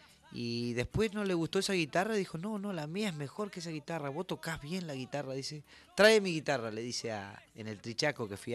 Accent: Esquel, Chubut, Argentina; Sí, exactamente. Patagónico con Esquel es una parte de la cordillera, ¿no?

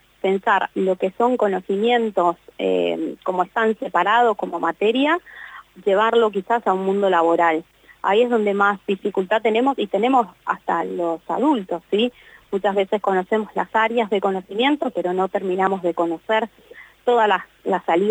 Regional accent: Mendoza, Argentina; moved away; yo soy traída, no soy nacida aquí, pero en Mendoza, en mi provincia

